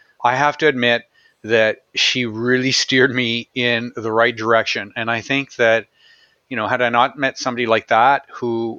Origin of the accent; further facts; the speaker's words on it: Canada; I'm a proud Canadian. So I'm from Canada. I've lived here all my life.